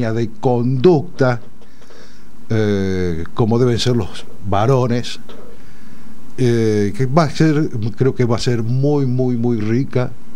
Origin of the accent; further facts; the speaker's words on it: Argentina; nosotros como argentinos